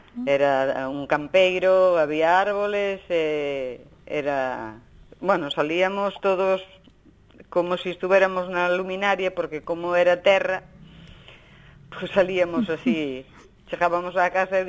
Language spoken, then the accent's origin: Galician; Pedreira de Meá, Galicia, Spain; pero eu como son da Pedreira de Meá, pois entonces non chegaba a San Juan.